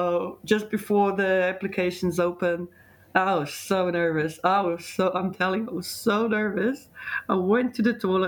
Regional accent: Slovenia; English is a second language; I'm from Slovenia. I'm 25 years old.

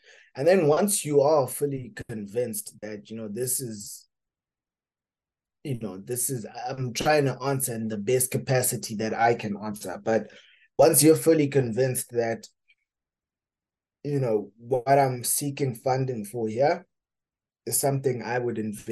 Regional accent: Marondera, Mashonaland East, Zimbabwe; there are a lot of farms where I grew up in Marondera

